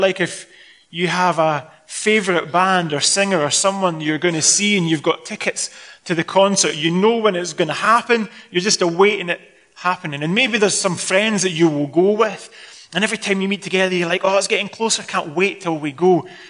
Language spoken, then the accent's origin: English; Scotland, United Kingdom; Don't take this the wrong way because I'm Scottish